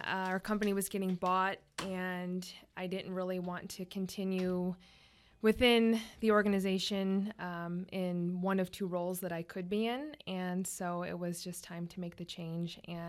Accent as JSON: {"language": "English", "town": "Griffith", "region": "Indiana", "country": "United States", "tie": "born or raised there", "also_born_or_lived": "Chicago", "lives_now": "Munster, United States", "said": "I grew up in Griffith, actually. Okay. And then after college, lived in the city in Chicago for about 8 or 9 years, and then came back."}